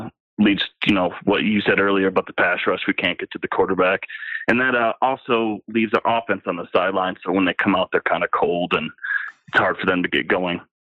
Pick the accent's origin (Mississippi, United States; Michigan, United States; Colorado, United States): Michigan, United States; Gaylord; I'm from Gaylord, Michigan.